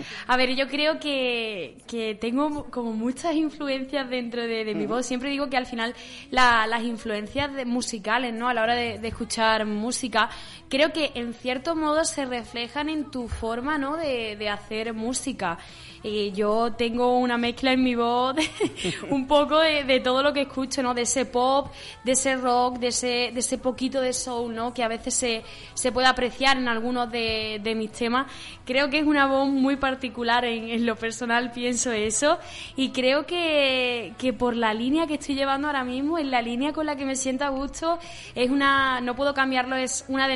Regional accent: Málaga, Andalusia, Spain; Es que Málaga, ¿no? Es que es mi tierra

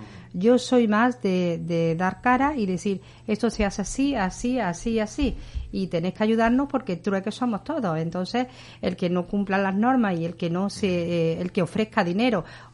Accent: Villa del Río, Andalusia, Spain; yo soy de un pueblo de Córdoba, de Villa del Río

